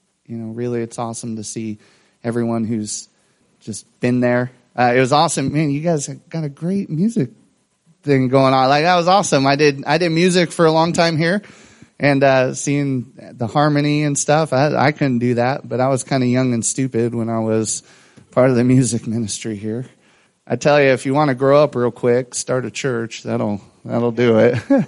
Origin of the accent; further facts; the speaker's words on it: Rainier, United States; I grew up in Rainier, and someone from this church would drive an hour to pick me up